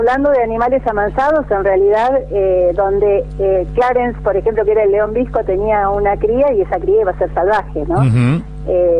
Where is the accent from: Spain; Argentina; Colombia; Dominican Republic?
Argentina; Rosario, Santa Fe; born there; now in Buenos Aires, Argentina; Cuento que soy rosarina.